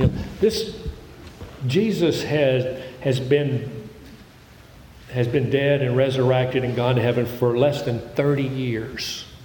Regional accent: Knoxville, Tennessee, United States; Many of you all know that Knoxville's my hometown. Cedar Springs Presbyterian, which is off the Cedar Bluff in Kingston Pike, is my home church. It's the church I was raised in.

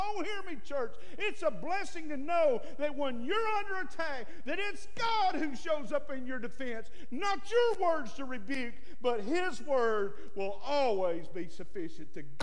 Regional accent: Alabama, United States; He liked me because I was from Alabama.

